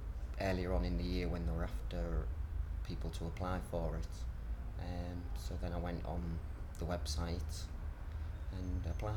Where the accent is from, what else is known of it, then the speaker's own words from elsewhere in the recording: Hull, Yorkshire and the Humber, United Kingdom; I'm 46, and I'm from Hull in Yorkshire.